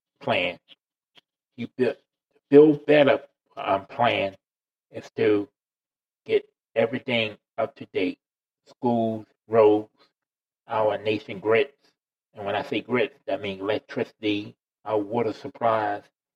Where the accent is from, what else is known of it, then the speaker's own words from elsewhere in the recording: United States; Or because I'm an American.